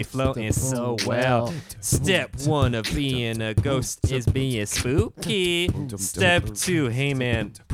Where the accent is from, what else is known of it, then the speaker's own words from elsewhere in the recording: Hawaii, United States; I'm from Hawaii. This is how we talk.